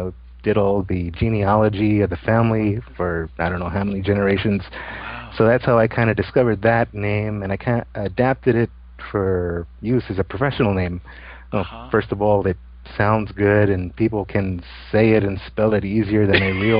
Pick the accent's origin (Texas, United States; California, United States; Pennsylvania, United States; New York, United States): Texas, United States; Well, I'm originally from South Texas, about 4 hours south of Austin. It's basically the middle of nowhere in the country. And lived there about 23 years.